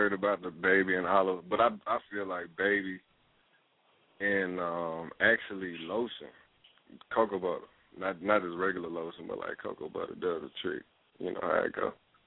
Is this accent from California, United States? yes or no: no; Mississippi, United States; I'm down from Mississippi.